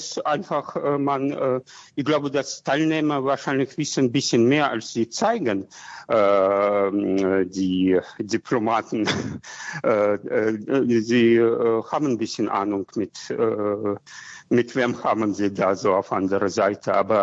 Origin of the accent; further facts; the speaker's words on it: Russia; German is a second language; ich komme aus Russland